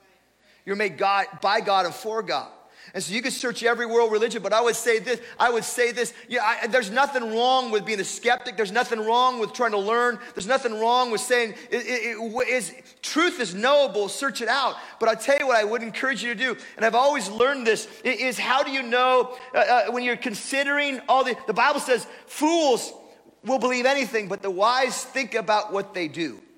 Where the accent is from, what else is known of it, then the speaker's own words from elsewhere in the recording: Portland, Oregon, United States; also born or lived in Seattle; we're from Portland, Oregon, or we youth pastored for a while in Seattle, actually, just outside of Seattle.